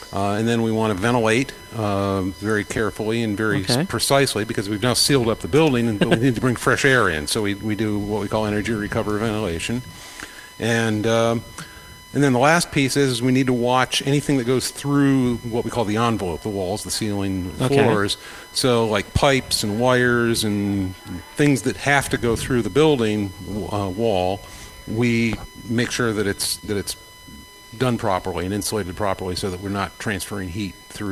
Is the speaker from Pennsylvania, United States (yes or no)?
yes; Bradford, Pennsylvania, United States; I grew up in Bradford, so I know where Kane is.